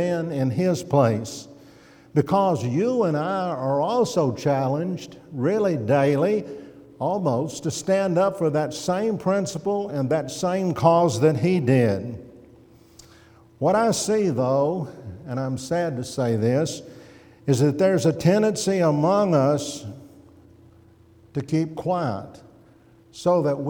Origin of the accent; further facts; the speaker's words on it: Madison, United States; almost within sight of the house where I grew up in Madison over there